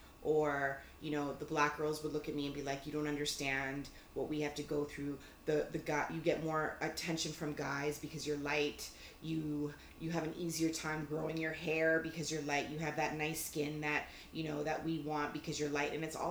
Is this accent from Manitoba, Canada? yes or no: no; Brampton, Ontario, Canada; like I was born right down the street. Mm-hmm. So if somebody's asking me, I can say, well, I'm from Brampton. I'm from Canadian.